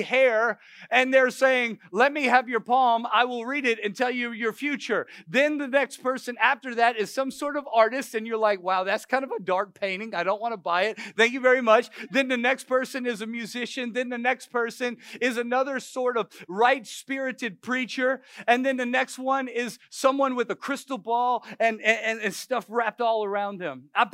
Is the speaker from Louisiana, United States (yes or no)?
yes; New Orleans, Louisiana, United States; I grew up in New Orleans. All I had to do was walk around the French Quarter, and it was full of spirits.